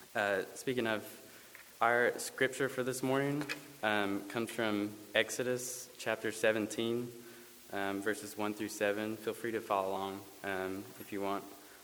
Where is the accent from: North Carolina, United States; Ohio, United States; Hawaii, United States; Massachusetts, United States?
North Carolina, United States; Shelby; But I'm from the area. I grew up in Shelby